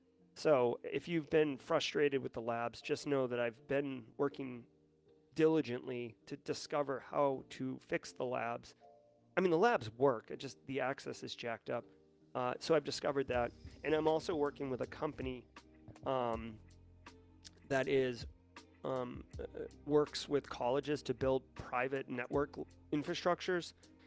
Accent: New England, United States; I grew up in New England, so like I was like basically force-fed Dunks.

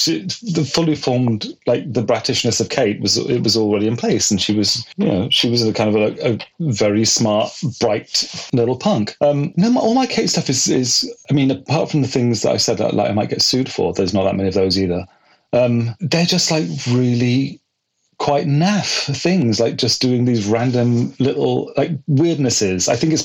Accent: Bristol, South West England, United Kingdom; also born or lived in London; And then from my hometown in Bristol in the west of England, that was probably the main part of my clubbing

